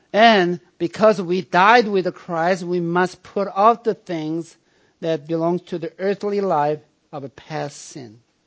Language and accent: English; United States; We're American, but our first citizenship belongs to heaven, not the United States.